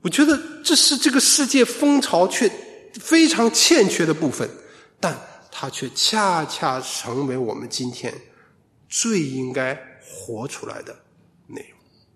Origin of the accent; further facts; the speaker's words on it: China; 我们中国人其实应该比较多的懂这种东西